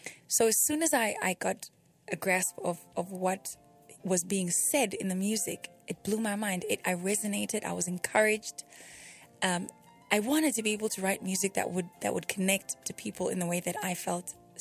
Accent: Gauteng, South Africa; I'm from Johannesburg. I'm actually from a little town about 20 kilometers. I don't know what that is in miles.

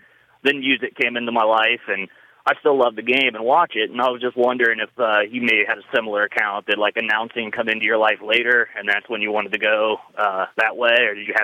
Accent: Dayton, Ohio, United States; Well, I'm from Dayton, and so I'm here at the Dragons all the time.

